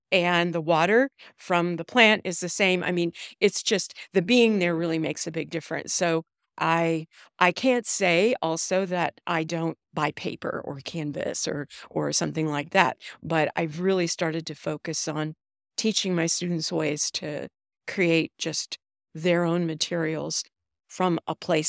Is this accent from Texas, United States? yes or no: yes; Austin, Texas, United States; this one is from my hometown of Austin, Texas, Edwards Aquifer.